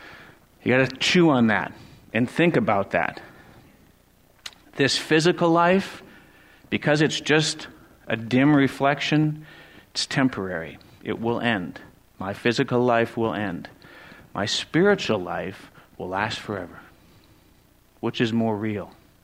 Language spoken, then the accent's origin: English; Wisconsin, United States; I'm a guy from Wisconsin … I'm a member of Cedar Creek.